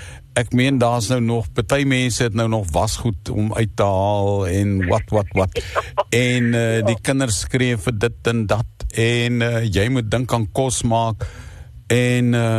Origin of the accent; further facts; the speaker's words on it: Eastern Cape, South Africa; ek kom uit die Oos-Kaap uit, daar's Kraddokse wêreld, so mos in Oos en Queenstown en Port Elizabeth, Kliberga.